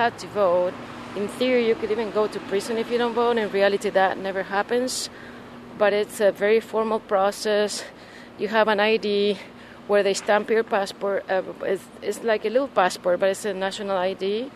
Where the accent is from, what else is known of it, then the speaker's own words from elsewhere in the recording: Buenos Aires, Argentina; English is a second language; also born or lived in La Plata; Yeah, I was born in La Plata, Argentina. I grew up part of the time there, more in a suburb, on the way to Buenos Aires. And then my dad, who was working in Buenos Aires most of his life, decided that we should move to Buenos Aires itself. So I was there growing up.